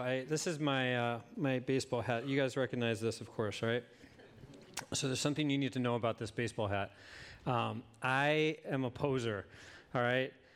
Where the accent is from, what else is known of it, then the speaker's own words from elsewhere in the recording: Chicago, Illinois, United States; Some of you know I grew up in Chicago, spent most of my life in the Midwest, and lived there for several years.